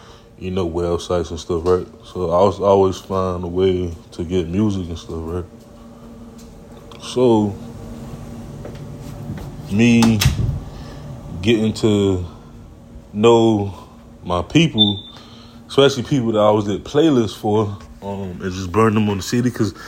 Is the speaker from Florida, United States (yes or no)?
yes; Miami, Florida, United States; I'm from Miami, born and raised Miami-Dade County, right?